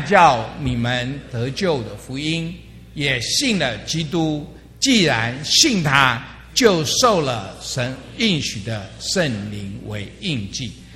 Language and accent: Chinese; Dongtai, Jiangsu, China; 有一年我从上海要到我回到我的老家在江苏的东台，